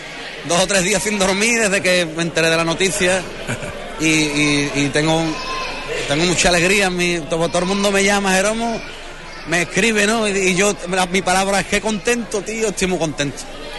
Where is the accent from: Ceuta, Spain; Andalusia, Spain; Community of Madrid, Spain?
Andalusia, Spain; Huelva; Me siento profeta en mi tierra